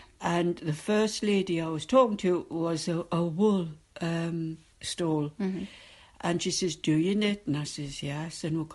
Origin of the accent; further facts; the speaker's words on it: North East England, United Kingdom; You could still tell I'm a Geordie, though.